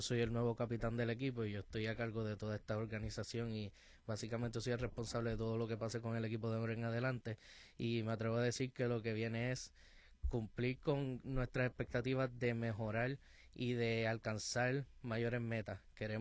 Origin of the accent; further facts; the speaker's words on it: Puerto Rico; tenemos un gran entusiasmo que nos representa como puertorriqueños.